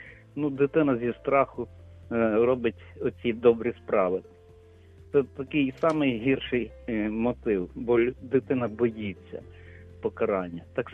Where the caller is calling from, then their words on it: Lviv, Lviv Oblast, Ukraine; я зі Львова.